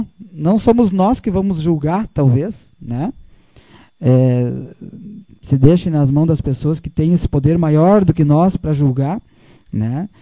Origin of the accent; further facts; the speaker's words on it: Pejuçara, Rio Grande do Sul, Brazil; nós que somos de Pejuçara